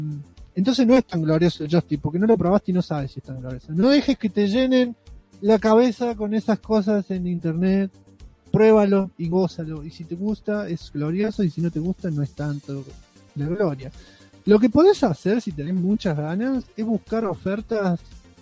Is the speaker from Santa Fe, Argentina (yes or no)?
no; Mar del Plata, Buenos Aires Province, Argentina; soy de Mar del Plata